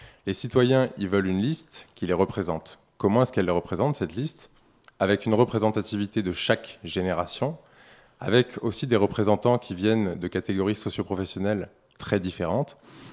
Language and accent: French; Forcalquier, Provence-Alpes-Côte d'Azur, France; Moi, je suis un Alpin de Haute-Provence de naissance. J'ai grandi à Fort-Calquier. Je suis très attaché à mon territoire. J'ai dû partir du territoire il y a quelques années pour effectuer mes études